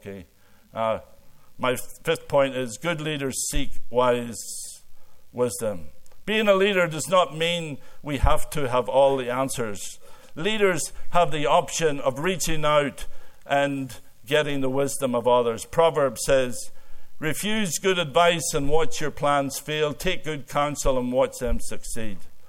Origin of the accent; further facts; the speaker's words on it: Ireland; now in Canada; I came from Ireland and married a fifth-generation Canadian.